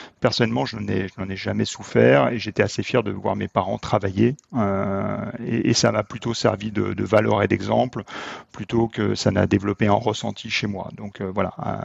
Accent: Auvergne-Rhône-Alpes, France; Je viens de Haute-Savoie. J'aime bien mes montagnes

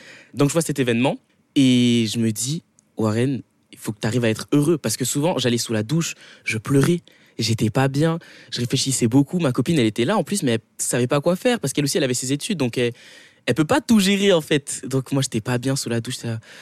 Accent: Hossegor, Nouvelle-Aquitaine, France; Je viens des Landes, Hossegor, tout ça.

